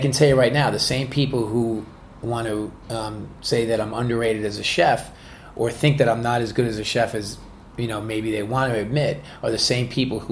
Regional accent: New York City, New York, United States; But basically, like, you know, growing up in New York, there were Chinese restaurants, and then there were Italian restaurants

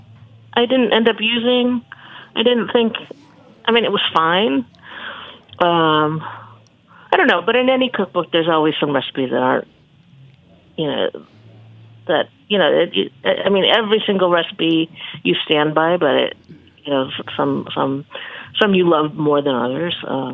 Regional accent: Birmingham, Michigan, United States; Oh, yeah, so did I. I grew up in Birmingham.

